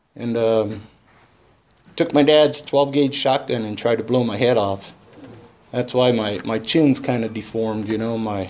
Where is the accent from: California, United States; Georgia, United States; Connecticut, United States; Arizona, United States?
California, United States; Santa Maria; I grew up here in Santa Maria. I was born in the old Marian Hospital over there, the Sisters Hospital, I guess it was called over there on College.